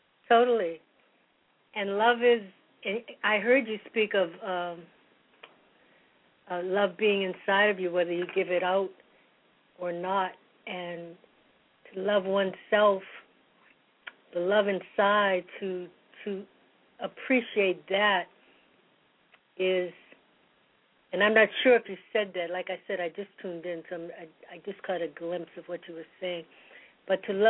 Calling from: United States; It's in the United States.

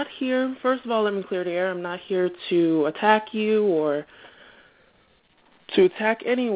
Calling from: New Jersey, United States; Hi, good evening. … I'm calling from New Jersey.

